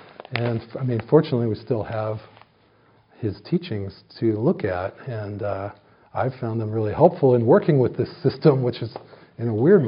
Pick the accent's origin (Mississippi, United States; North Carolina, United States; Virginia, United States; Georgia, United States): Virginia, United States; I grew up in Virginia, and there was a place called Goshen Pass that I loved